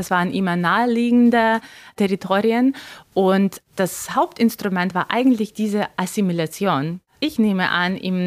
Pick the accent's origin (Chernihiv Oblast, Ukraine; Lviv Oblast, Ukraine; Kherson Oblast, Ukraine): Lviv Oblast, Ukraine; Lviv; first language Ukrainian; German is a second language; Ich bin in Lviv aufgewachsen, meine Familie hat auf Ukrainisch gesprochen, ich selbst, meine Muttersprache ist Ukrainisch